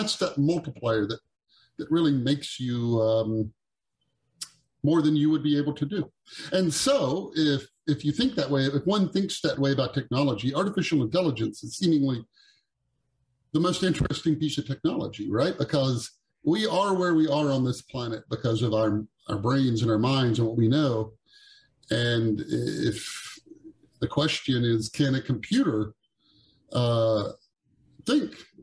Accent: Texas, United States; now in West Coast, United States; I'm from Texas, and I moved to the West Coast because it seemed like that was where, it seemed like technology was kind of the thing of the moment, and I wanted to be involved in it.

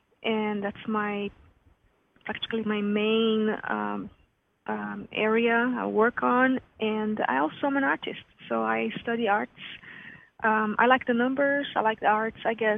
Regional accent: Brazil; also born or lived in Germany; now in United States; So anyway, I'm originally from Brazil. I lived in Brazil for a while. I was born there, and then I moved to Germany. I lived in Germany for a long time, and I have been here in the United States for about since 2000 actually, 2001, 2000, October 2000.

